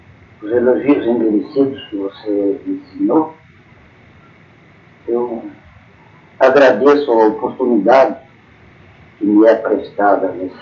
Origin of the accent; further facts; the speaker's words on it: São Paulo, Brazil; Eu vim de Catalândia, onde a minha família era radicada desde 1927.